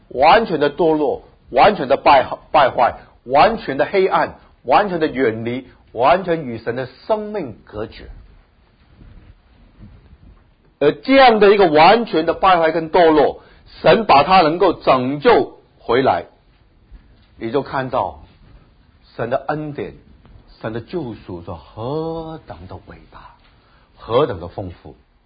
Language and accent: Chinese; China; 就好像我们中国人对儿女取名字我们很看重，对不对？